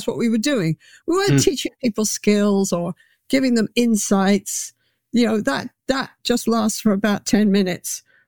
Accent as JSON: {"language": "English", "region": "England", "country": "United Kingdom", "said": "Being a bit of a rebel myself and being English, I feel entitled to say that."}